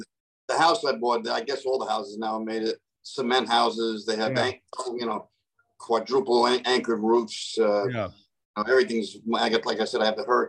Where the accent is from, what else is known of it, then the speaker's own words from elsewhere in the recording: East Northport, New York, United States; I'm from East Northport, Long Island, New York.